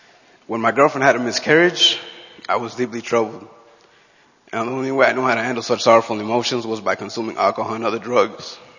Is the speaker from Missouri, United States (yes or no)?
no; Chicago, Illinois, United States; now in Arizona, United States; I came from Chicago in January 2010. My plan was to get a job and simply be successful. But because of my unchanged heart, I approached life in Arizona much the same way I did back in Chicago.